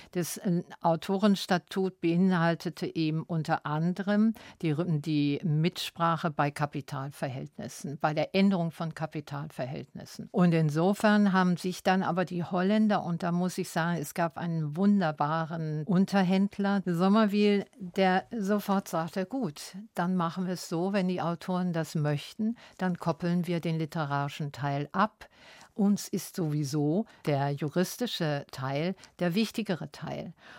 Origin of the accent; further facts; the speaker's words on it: Germany; now in Zurich, Switzerland; ich merkte als Deutsche in der Schweiz, in Zürich, wir kommen mit unserem Programm nicht über den Rhein